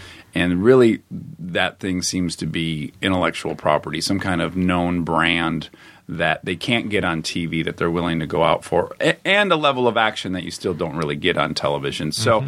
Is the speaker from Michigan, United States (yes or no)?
yes; Detroit, Michigan, United States; Yes. I'm from Detroit. Both parents worked in the automotive industry.